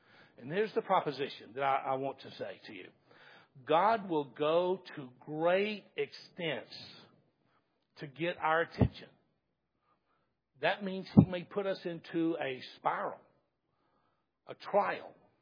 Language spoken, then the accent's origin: English; the South, United States; I grew up in the South, so I'm not being critical of that. I grew up on that kind of music.